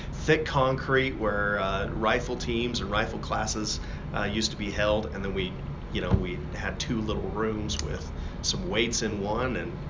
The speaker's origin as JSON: {"language": "English", "town": "Pocatello", "region": "Idaho", "country": "United States", "tie": "born or raised there", "said": "I'm from Pocatello, so I grew up here, went to Highland High School."}